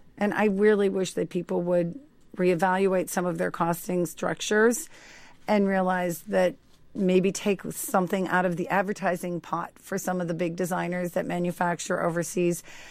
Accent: Youngstown, Ohio, United States; Well, I grew up in Youngstown, Ohio, and my one grandfather was a bricklayer and the other one was a carpenter. So it was a town of immigrants that came over with a skill.

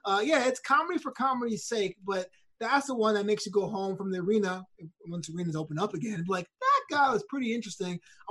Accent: New York City, New York, United States; I'm from New York City.

